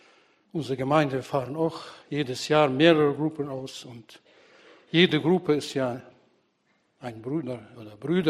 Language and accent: German; Kyrgyzstan; Wir kommen beide aus Kirgisien, deswegen liegen die Kirgisien uns sehr nah am Herzen.